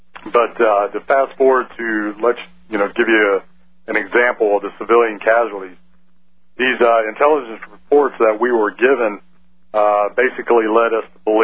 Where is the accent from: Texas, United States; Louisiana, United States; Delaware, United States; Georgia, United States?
Texas, United States; also born or lived in Western North Carolina; Growing up in Texas, I had the best of both worlds. During the summertime, I would go up and visit my relatives in Western North Carolina. So I grew up in Texas and Western North Carolina.